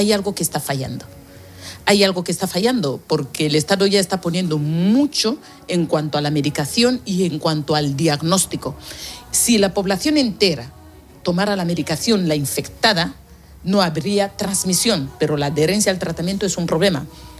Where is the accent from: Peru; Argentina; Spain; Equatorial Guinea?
Equatorial Guinea; born there; Pues hace poco esto pertenecía a España. Yo nací siendo española. En mi registro civil pone nacionalidad española.